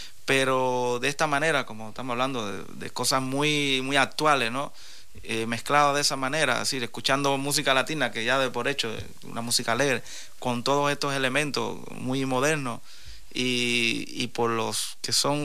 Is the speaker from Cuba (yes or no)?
yes; Cuba; en mi caso como cubano, ¿no?